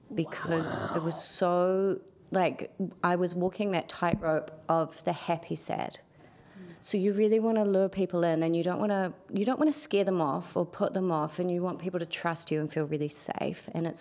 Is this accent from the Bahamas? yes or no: no; New Zealand; And as a New Zealander, we're quite self-deprecating